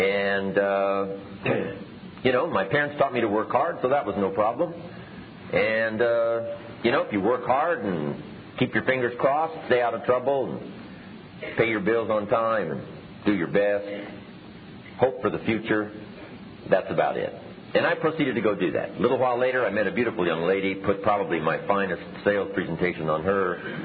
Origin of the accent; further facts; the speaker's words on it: Idaho, United States; I grew up in Idaho, a little small village in the southwest corner of Idaho. My father still lives in this little farm community where I grew up on the old homestead.